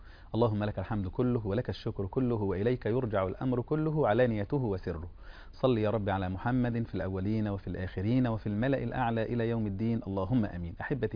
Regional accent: Egypt; باللغة التي يقولها أهل بلدتنا مصر الغيط، بيقولوا عليها كده

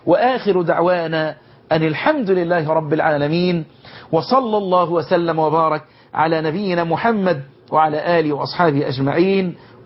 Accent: Egypt; بلدنا مصر

